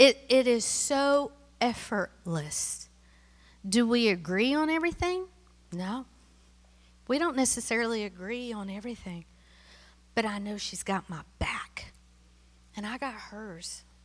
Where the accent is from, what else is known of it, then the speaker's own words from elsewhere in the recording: Tennessee, United States; She was from Mississippi, and I'm from Tennessee.